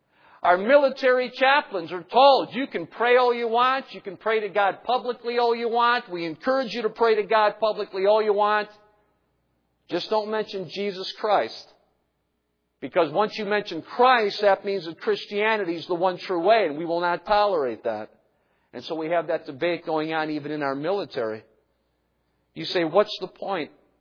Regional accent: United States; Now, knowing that I'm an American, they give me a chair and a plate and a spoon.

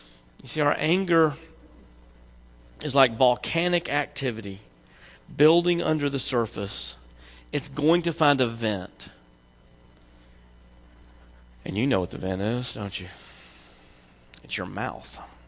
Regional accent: the South, United States; I grew up in the South, which means if you say bless your heart, you can follow that with anything you want to, right?

